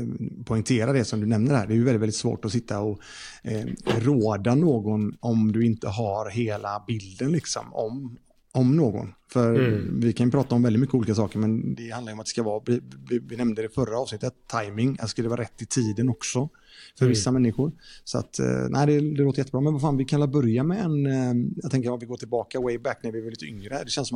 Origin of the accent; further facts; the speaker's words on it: Lindome, Västra Götaland County, Sweden; vi hade ett bageri i Lindome där jag kommer ifrån.